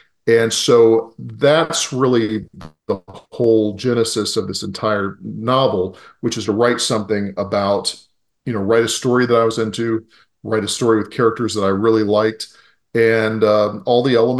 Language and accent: English; Oxford, Mississippi, United States; So where I live in Oxford, Mississippi, which is North Mississippi. But that's my hometown, but my home city is Memphis.